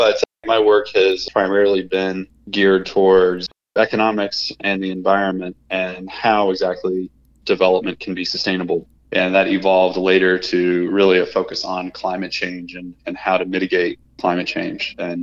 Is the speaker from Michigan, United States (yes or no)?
no; Louisville, Kentucky, United States; I'm not from South Carolina, first off. I'm from Louisville, Kentucky.